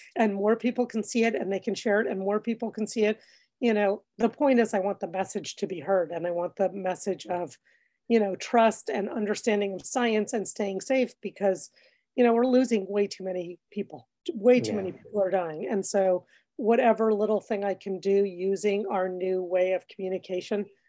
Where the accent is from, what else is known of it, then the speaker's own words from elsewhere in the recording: New York City, New York, United States; I was sort of a new nurse at the start of the AIDS crisis, and I grew up in Greenwich Village. So I saw my neighborhood completely decimated.